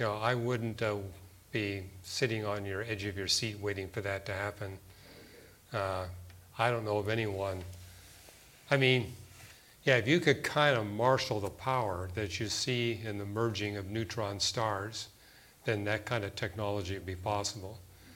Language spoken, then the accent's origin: English; Canada; at least where I was raised in Canada